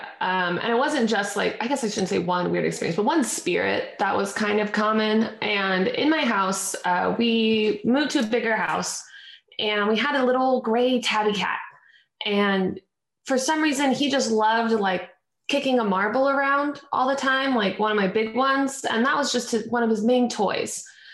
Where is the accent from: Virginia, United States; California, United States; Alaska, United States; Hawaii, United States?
Alaska, United States; So I'm an Alaskan-grown girl. I was born and raised up in Alaska, and then since then, I've just been traveling the world.